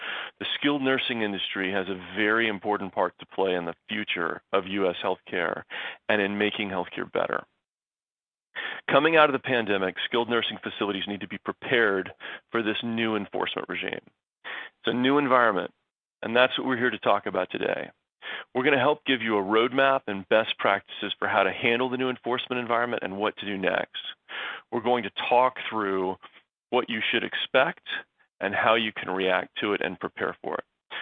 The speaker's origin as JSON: {"language": "English", "town": "Nashville", "region": "Tennessee", "country": "United States", "said": "I am a senior living lawyer at Polsinelli, and I hail from Nashville, Tennessee."}